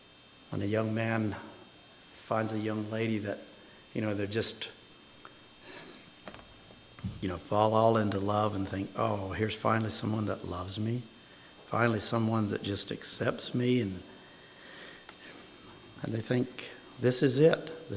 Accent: the South, United States; And, you know, I'm from the South, and I like collard greens. Been eating them most of my life.

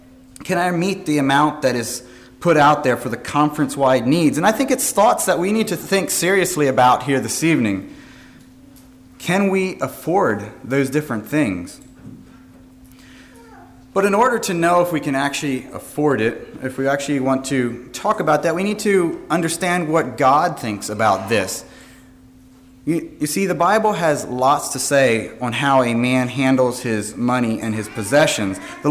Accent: Kirkwood, Pennsylvania, United States; we are from Kirkwood, and if you get to southern Lancaster County at any point in time, feel free to stop by and visit us there.

